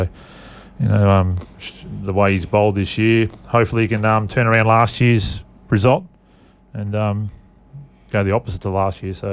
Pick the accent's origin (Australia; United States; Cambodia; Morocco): Australia; Mooroopna, Victoria; I grew up in Maroopna